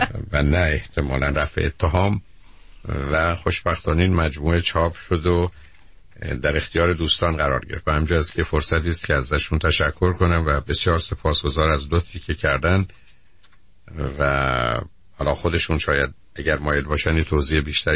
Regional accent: Shiraz, Fars, Iran; متوجه این واقعیت شدیم که مثل این که هر سه ما شیرازی هستیم

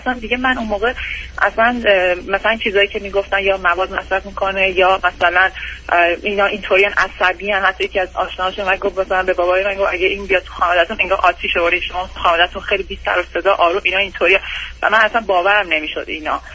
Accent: Iran; moved away as an adult; now in United States; با بچه‌ام از ایران اومدیم بیرون دو سال پیش.

